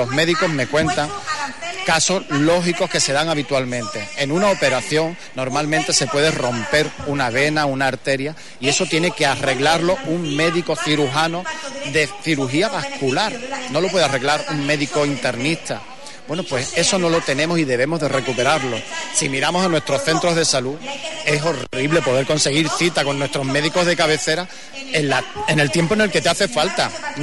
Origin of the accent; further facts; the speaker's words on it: Spain; somos la provincia española con más casos de ictus por habitante